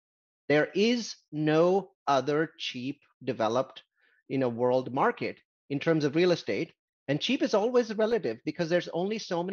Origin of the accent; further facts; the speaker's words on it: India; now in United States; India, I came from India, is 2 to 3x more expensive as a percentage of salaries as the US is